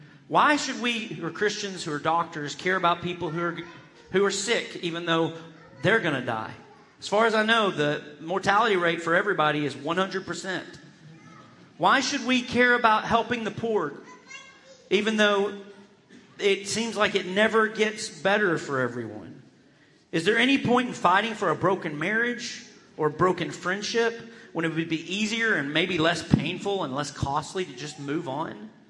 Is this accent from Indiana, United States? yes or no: no; Arkansas, United States; So when I grew up in Central Arkansas, and when I was growing up, we had all over Central Arkansas these shoe stores called Just for Feet.